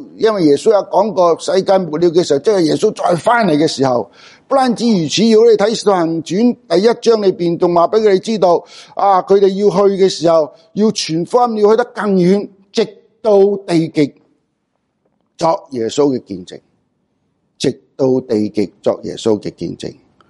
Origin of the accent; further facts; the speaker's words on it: Hong Kong; 我系从香港嚟嘅，啊，我阿爷阿嫲、祖父祖母就系因为有宣教士，美国嘅宣教士点样嚟到香港